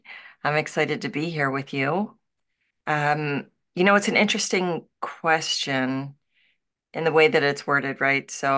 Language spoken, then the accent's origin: English; Baltimore, Maryland, United States; now in Los Angeles, United States; I moved from Baltimore, Maryland, which is where I was born and raised and where I lived my entire life. And then I moved to Los Angeles with no job and seemingly no identity.